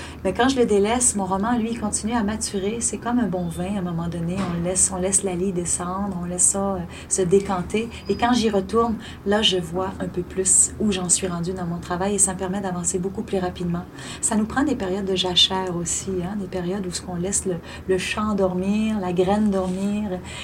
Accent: Quebec, Canada; les Innus du lac Saint-Jean, qui est ma région natale.

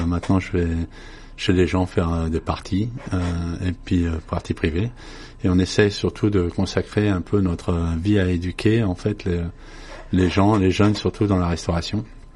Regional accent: Paris, Île-de-France, France; moved away as an adult; also born or lived in Picardy; now in Canada; Je suis d'origine picarde, je suis né en France. J'ai déménagé à l'âge de 8 ans de la Picardie, j'ai vécu à Paris le reste jusqu'à l'âge de 32 ans. Et j'ai déménagé à 32 ans au Canada. Ça va faire 28 ans maintenant que je suis ici.

